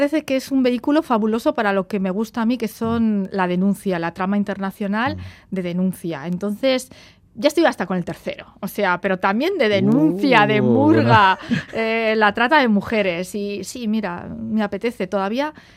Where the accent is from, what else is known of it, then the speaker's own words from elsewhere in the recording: Navarre, Spain; Soy navarra y soy muy cabezona